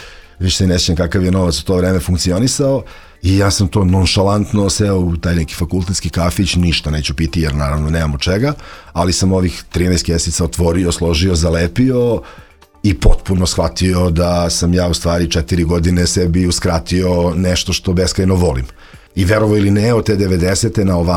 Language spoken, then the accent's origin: Serbian; New Belgrade, Belgrade, Serbia; ja sam odrastao na Novom Beogradu gde je bilo puno dece